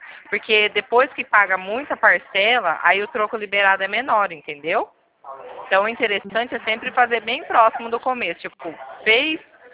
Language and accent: Portuguese; Pirassununga, São Paulo, Brazil; Sou do interior de São Paulo, Pirassununga.